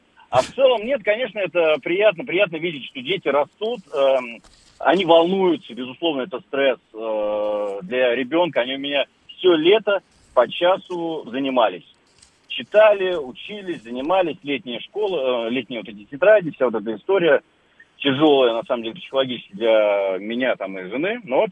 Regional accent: Moscow, Russia; Я из Москвы, да?

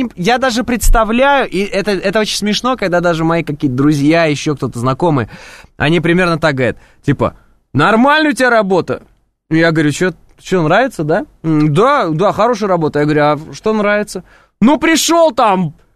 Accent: Oral, West Kazakhstan Region, Kazakhstan; now in Moscow, Russia; я вот из Уральска, да, вы вот из Актюбе.

